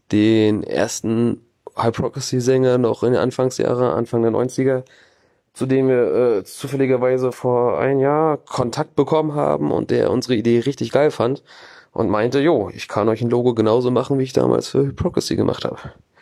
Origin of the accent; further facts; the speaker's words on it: Schwerin, Mecklenburg-Vorpommern, Germany; Wir kommen aus Dresden, beziehungsweise ich selber als einziger aus Schwerin in Mecklenburg.